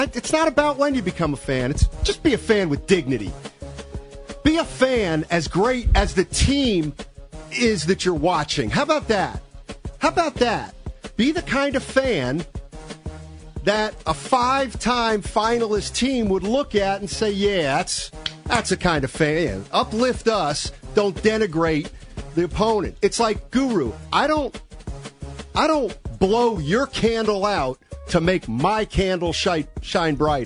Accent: Pennsylvania, United States; I'm from Pennsylvania

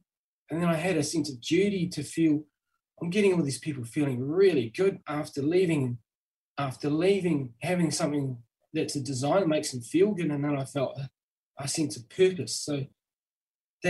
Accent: New Zealand; accent: Kiwi; When I go back home, when I come back, all my work, just to say my accent is really strong Kiwi.

